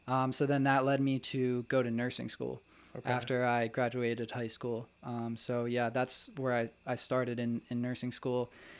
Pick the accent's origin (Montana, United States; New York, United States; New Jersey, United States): New Jersey, United States; Ocean City; Yeah, so I grew up in Ocean City, New Jersey. Grew up, you know, very normal household.